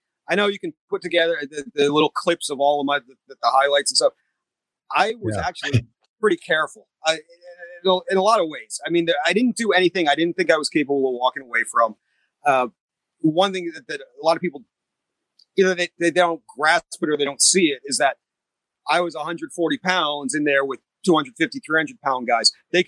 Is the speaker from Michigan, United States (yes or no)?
no; Rhode Island, United States; I grew up in New England, Rhode Island. So I was a WWF fan.